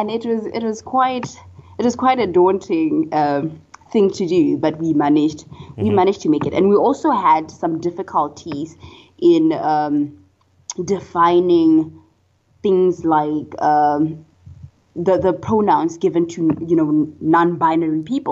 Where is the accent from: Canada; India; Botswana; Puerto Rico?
Botswana; English is a second language; I'm from Botswana and Bonso is from South Africa. So share Setswana as a language, but it's quite different.